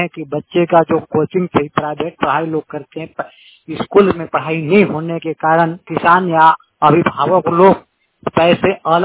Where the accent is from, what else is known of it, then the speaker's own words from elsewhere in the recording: Jharkhand, India; मैं झारखंड के पलामू डिस्ट्रिक्ट से हूँ। हमारा गांव तुबरा से हटे मैं पड़वा मोर के पास।